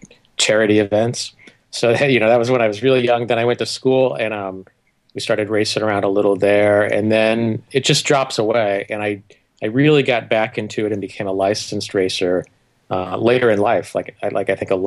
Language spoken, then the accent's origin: English; Indiana, United States; I grew up in the Midwest in Indiana